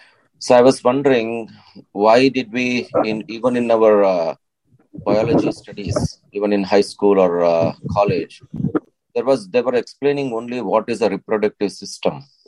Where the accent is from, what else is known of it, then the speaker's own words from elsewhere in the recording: Bangalore, Karnataka, India; now in Chicago, United States; I'm actually from Bangalore, but I'm living in Chicago.